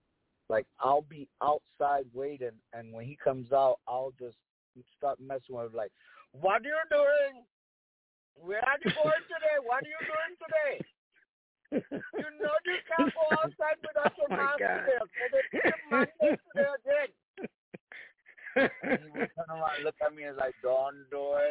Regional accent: New York, United States; Well, like I told you, I come from New York, so. My style comes from being a real New Yorker, because I have so many different nationalities.

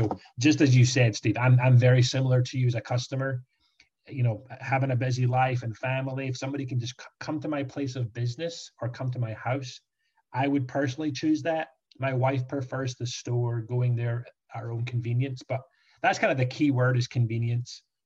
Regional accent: Scotland, United Kingdom; moved away as an adult; now in Orlando, United States; I moved over from Scotland 5 years ago. My beautiful wife is American, got a baby girl. We are in Orlando, Florida. Love living in the US. It's an incredible country in terms of just diversity, culture, definitely different to Scotland where I grew up.

